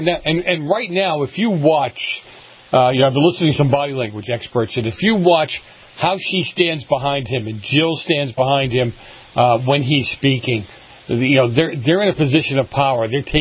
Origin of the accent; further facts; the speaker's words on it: Boston, Massachusetts, United States; I come from Boston, so I'm looking at all this stuff.